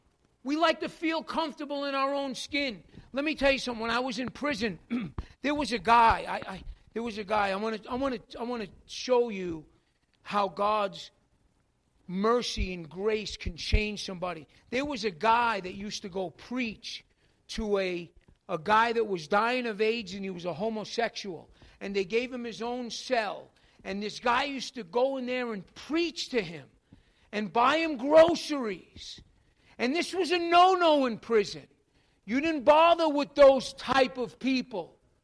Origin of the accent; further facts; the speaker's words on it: New York, United States; I'm from New York. I'm always like running ahead of myself